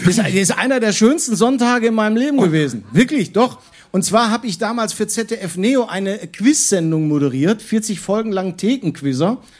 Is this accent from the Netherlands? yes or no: yes; Netherlands; für mich als Niederländer kann ich mich da nahrungstechnisch nur verbessern.